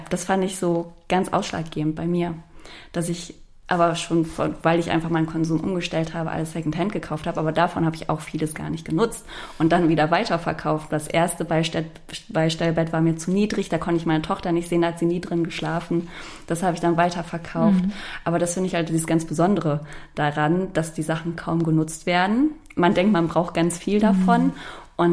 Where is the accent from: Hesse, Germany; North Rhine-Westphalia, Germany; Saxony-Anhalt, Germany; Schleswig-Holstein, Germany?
North Rhine-Westphalia, Germany; Hilden; Also ich bin nach Hilden, ich komme aus Hilden, dorthin gezogen, kannte 5 Jahre keinen.